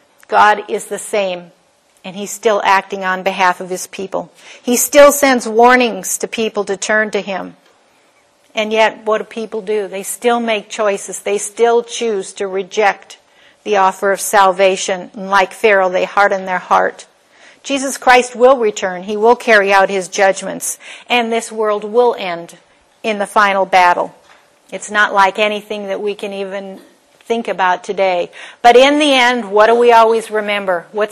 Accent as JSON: {"language": "English", "town": "Minneapolis", "region": "Minnesota", "country": "United States", "tie": "born or raised there", "said": "Now, I grew up in Minneapolis, and I remember they took us up in the Fauché Tower."}